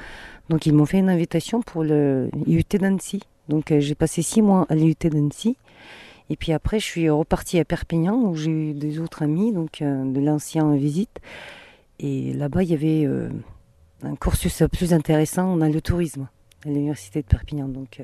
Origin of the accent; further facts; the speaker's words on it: Ulaanbaatar, Mongolia; je suis native d'Oulan-Bator